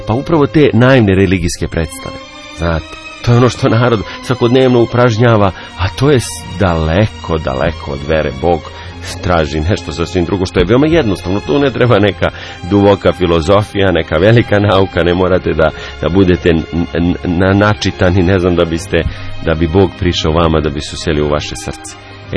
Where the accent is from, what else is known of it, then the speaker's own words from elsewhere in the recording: Pajazitovo, Šumadija, Serbia; Ja sam poreklom tu iz sela Pajazitova, koje je na 15 km od Kragujevca, i moja cijela porodica je odatle, po očevoj liniji, po majčinoj isto iz okolnih sela grada Kragujevca, isto dugi niz godina, znači tu smo čisti Šumadinci.